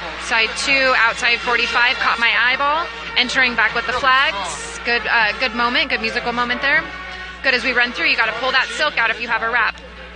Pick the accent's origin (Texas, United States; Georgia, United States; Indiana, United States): Texas, United States; Fort Worth; I'm from Fort Worth, Texas.